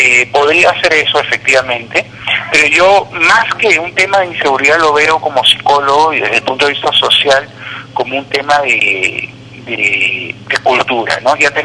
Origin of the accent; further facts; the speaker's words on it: Lima, Peru; now in Arequipa, Peru; La mayoría de limeños creen que Lima es el mundo, y yo hablo como limeño que soy, ¿no? Yo ahora tengo la oportunidad de conocer hermosos lugares gracias a que vivo en Arequipa